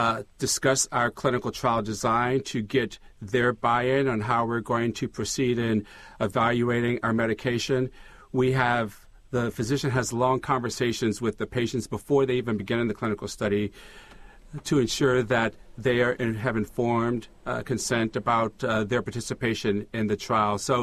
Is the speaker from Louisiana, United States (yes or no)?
yes; Louisiana, United States; Well, I grew up in Louisiana, so it would have been in Baton Rouge.